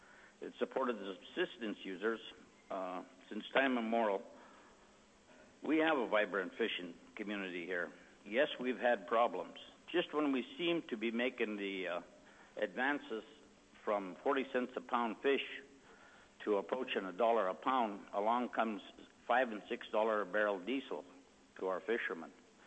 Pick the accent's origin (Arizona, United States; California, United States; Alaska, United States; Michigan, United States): Alaska, United States; Dillingham; I was born and raised here in Dillingham. I don't want to leave this community when I retire.